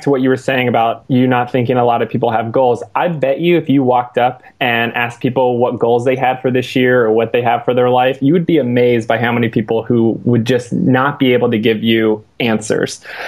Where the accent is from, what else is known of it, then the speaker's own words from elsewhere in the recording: Houston, Texas, United States; My Texas pride's there. I'm from Houston.